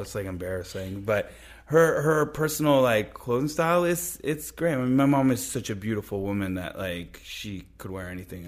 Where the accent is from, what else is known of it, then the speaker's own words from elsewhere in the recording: Royan, Nouvelle-Aquitaine, France; also born or lived in New York City, United States; I was born in New York City. At the age of one, my family moved to the southwest of France where my father's from. I lived there till I was like 6 or 7.